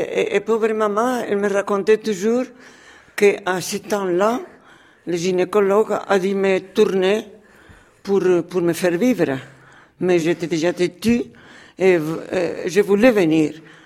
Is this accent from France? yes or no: no; Madrid, Community of Madrid, Spain; born there; French is a second language; Je suis née à Madrid un 16 mars 1933. Ça veut dire que j'aurai 85.